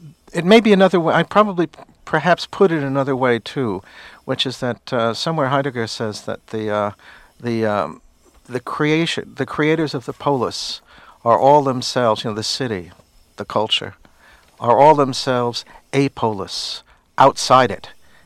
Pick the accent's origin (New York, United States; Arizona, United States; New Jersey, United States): New Jersey, United States; born there; now in California, United States; And of course, we live in California, but I was born in New Jersey.